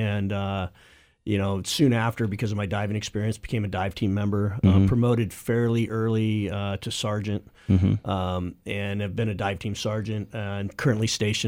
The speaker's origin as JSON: {"language": "English", "region": "California", "country": "United States", "tie": "born or raised there", "said": "Sure. Yeah, I grew up in Orange County. I grew up in a time when it was still orange groves and wheat fields, and it was a great place to grow up."}